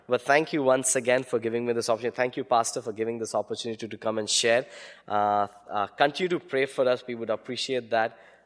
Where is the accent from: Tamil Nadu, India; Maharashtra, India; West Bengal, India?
West Bengal, India; I come from a Hindu background. And for Bengalis, which I'm a Bengali from Bengal